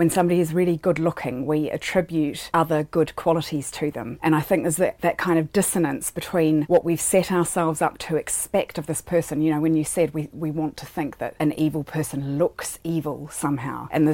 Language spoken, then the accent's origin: English; New Zealand; I come from New Zealand, and we've just had a mass killing in New Zealand